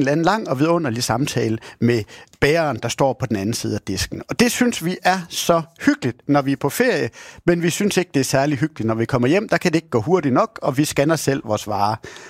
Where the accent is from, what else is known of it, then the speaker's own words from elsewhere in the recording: Aarhus, Central Denmark Region, Denmark; jeg kan godt afsløre, at jeg er fra Aarhus